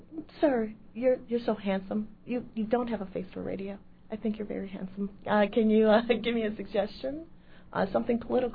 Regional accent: Elgin, Illinois, United States; I'm from Elgin, Illinois.

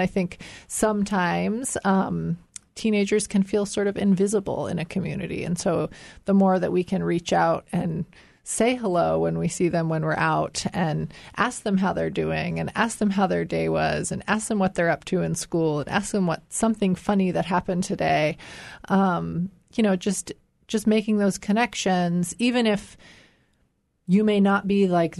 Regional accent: Gustavus, Alaska, United States; I grew up in a very, very small community. Anyone who knows me here knows that I grew up in Gustavus.

